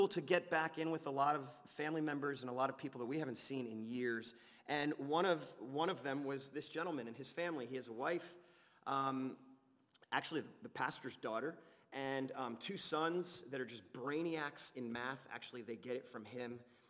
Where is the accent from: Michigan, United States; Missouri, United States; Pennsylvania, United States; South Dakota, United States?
Pennsylvania, United States; Allentown; But as I was growing up in Allentown, Pennsylvania, I used to attend this church called Grace